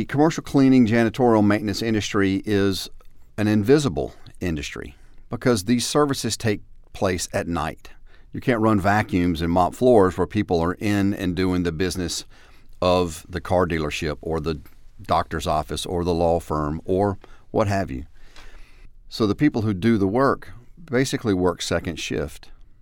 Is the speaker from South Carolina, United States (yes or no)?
yes; Camden, South Carolina, United States; I'm originally from Camden.